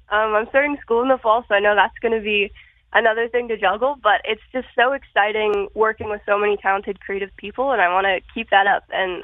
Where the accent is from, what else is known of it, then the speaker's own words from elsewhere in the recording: Moose Jaw, Saskatchewan, Canada; Yes, I'm from Moose Jaw, yeah.